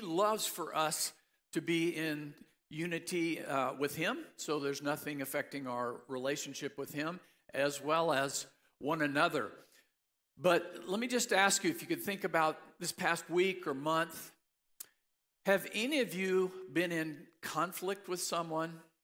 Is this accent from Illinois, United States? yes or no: no; Missouri, United States; A few weeks ago, I came across a story from my home state of Missouri